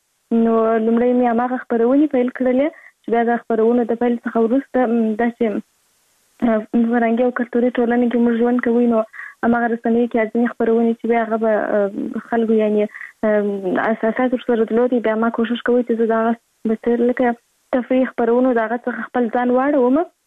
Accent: Kandahar, Afghanistan; born there; زه په کندهار ولایت کې زیږیدلې یم، او اوس په فعال په کندهار ولایت کې اوسېږم.

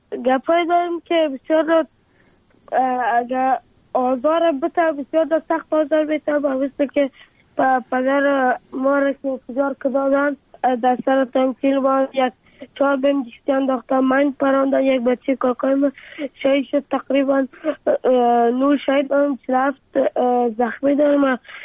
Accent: Afghanistan

